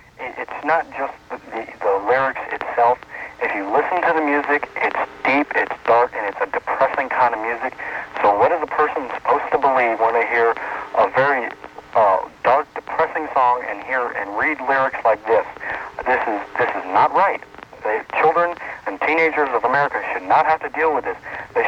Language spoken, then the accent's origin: English; Atlanta, Georgia, United States; I'm from Atlanta, Georgia, and this is not the way I was brought up or any of my people.